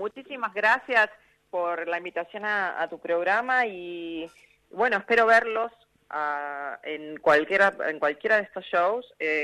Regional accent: Buenos Aires, Argentina; más allá de Buenos Aires, que es de donde yo soy

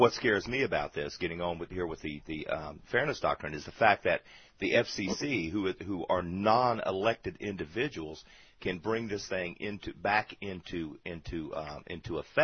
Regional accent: South Carolina, United States; My home state, Strom Thurmond, the man was elected when he couldn't sign his own name.

